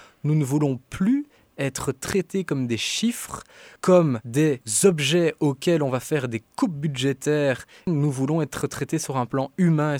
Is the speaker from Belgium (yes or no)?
yes; Belgium; avec des connaissances qui nous permettent en tant que Belges de faire deux choses.